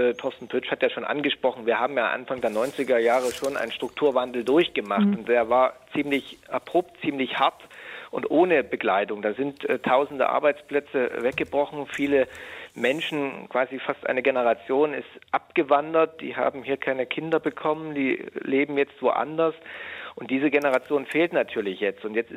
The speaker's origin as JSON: {"language": "German", "region": "Saxony", "country": "Germany", "said": "Ich komme also aus dem Süden des Landkreises Görlitz."}